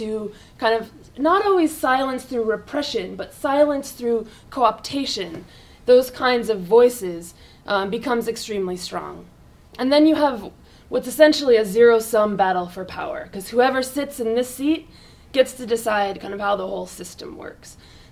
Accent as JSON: {"language": "English", "region": "New York", "country": "United States", "said": "I was, as a New Yorker, excited about the idea of just a garage"}